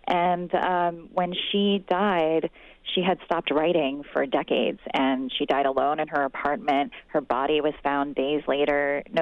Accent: the South, United States; And, you know, I'm from the South where you always say, you know, give them their flowers while they're alive.

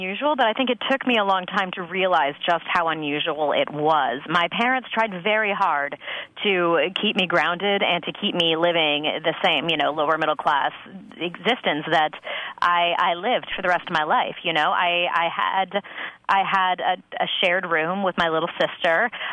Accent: Los Angeles, California, United States; So it was kind of part of the culture of L.A. where I grew up in the Valley.

